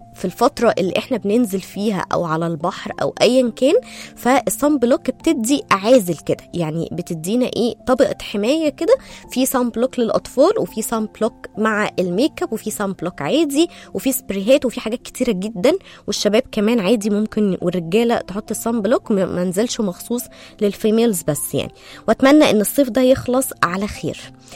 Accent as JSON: {"language": "Arabic", "country": "Egypt", "said": "وده صباحك عندنا، وهكون معاكم من دلوقتي ولحد نص ساعة. الجو بقى عندنا في مصر"}